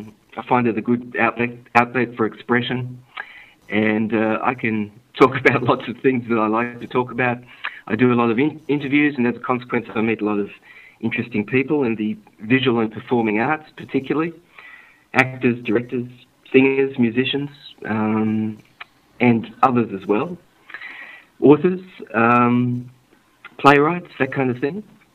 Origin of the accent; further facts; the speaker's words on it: Sydney, New South Wales, Australia; born there; I was born here in Sydney. My mother, too, was born here in Sydney. My father was born in Budapest and was a Holocaust survivor